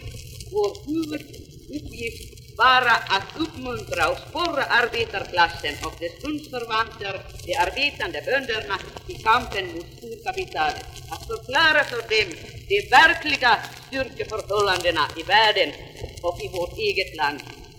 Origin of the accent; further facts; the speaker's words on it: Finland; också hos oss hemma i Finland som det har